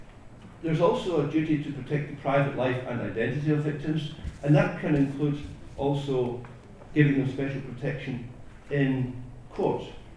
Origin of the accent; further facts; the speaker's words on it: Scotland, United Kingdom; because I'm from Scotland, we don't do sensitive, right?